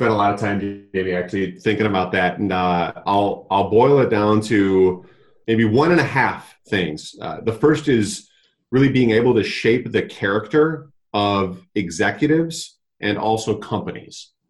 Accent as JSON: {"language": "English", "town": "St. Paul", "region": "Minnesota", "country": "United States", "said": "So I'm from St. Paul, Minnesota, originally, and went to the University of Wisconsin-Madison."}